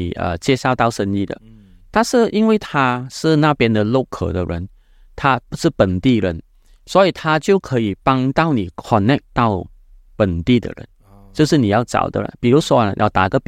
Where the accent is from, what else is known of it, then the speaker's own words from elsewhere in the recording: Malaysia; now in Taiwan; 我是马来西亚的人在台湾